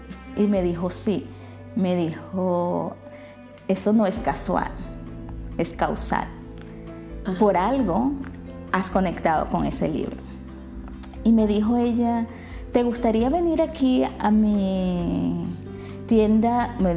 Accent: Venezuela; now in Netherlands; cuando salí de Venezuela como que me desconecté un poco, aunque seguía siempre conectado con mis ángeles. Y bueno, llegar aquí a Holanda

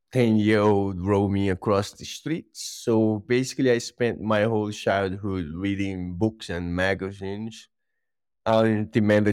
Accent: Fortaleza, Ceará, Brazil; I grew up in a city called Fortaleza in the northeast coast of Brazil. It's a beautiful city with lots of beaches.

